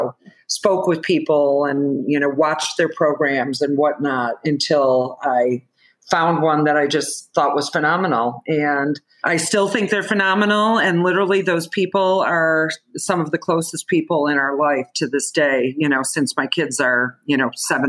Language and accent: English; Chicago, Illinois, United States; and we're from Chicago, so he was going to go to Illinois.